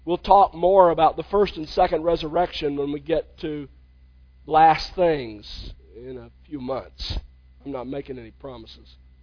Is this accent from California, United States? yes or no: no; Mobile, Alabama, United States; I remember when I was growing up in Mobile, we would every summer, or almost every summer, face the possibility of a hurricane.